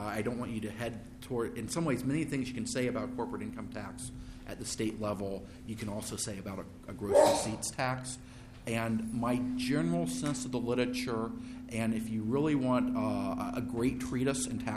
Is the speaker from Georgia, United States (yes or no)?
no; Ohio, United States; now in Minnesota, United States; I grew up in Ohio. I couldn't ever get a job in Ohio, and I'm in Minnesota.